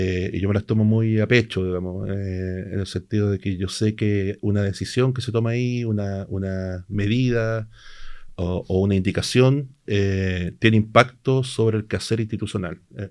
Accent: Concepción, Biobío, Chile; Yo crecí en dictadura, digamos, y era inevitable en las calles penquistas, ¿verdad?, estar en contacto con una realidad dura de aquellos años

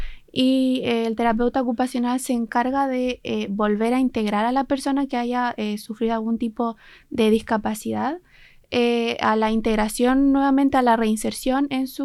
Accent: Fresia, Los Lagos, Chile; Yo soy de Fresia. De la comuna de Fresia

